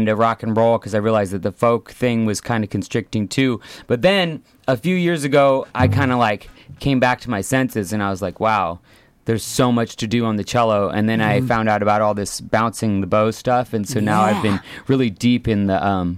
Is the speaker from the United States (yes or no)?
yes; California, United States; That was down in my hometown, Monterey County.